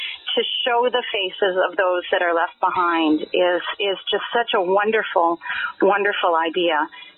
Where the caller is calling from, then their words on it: Toronto, Ontario, Canada; I'm calling from Toronto.